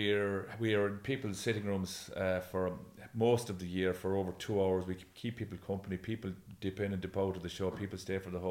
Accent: Ireland; stay true to who we are as Irish peopl

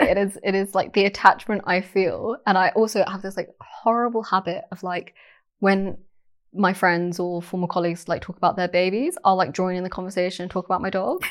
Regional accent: London, United Kingdom; I grew up in London, and London is my home.

